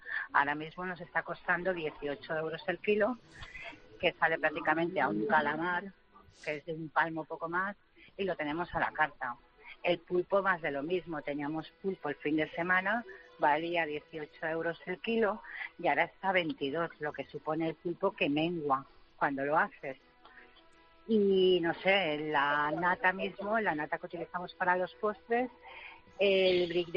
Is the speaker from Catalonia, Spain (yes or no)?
yes; Barcelona, Catalonia, Spain; yo soy de Barcelona, tenemos un pequeño restaurante familiar en una barriada.